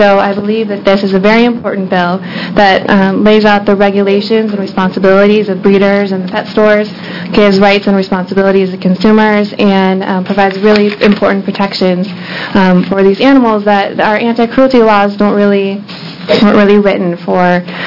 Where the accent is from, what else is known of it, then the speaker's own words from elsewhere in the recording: Newport, Oregon, United States; I'm from Newport, Oregon, and also moved from Selwood area